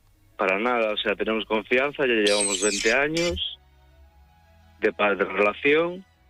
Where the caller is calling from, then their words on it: Vigo, Galicia, Spain; Aquí en Galicia, que estamos muy bien.